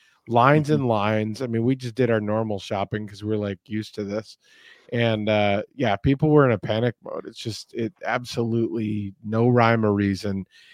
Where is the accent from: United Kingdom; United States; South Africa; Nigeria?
United States; Northeast; I come from the Northeast before moving here.